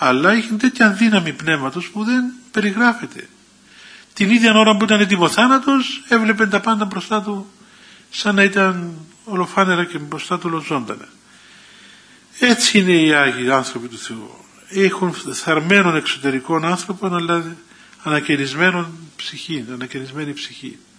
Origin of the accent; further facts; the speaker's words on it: Limassol, Limassol District, Cyprus; now in Mount Athos, Greece; είμαι από την Λεμεσό.